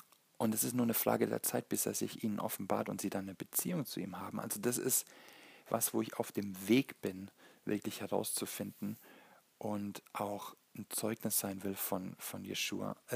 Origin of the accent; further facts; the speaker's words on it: Germany; wir haben ein ganz schwieriges Wir-Bewusstsein, vor allem als Deutsche, wir als Volk, ja, das ist ein ganz schwieriges Ding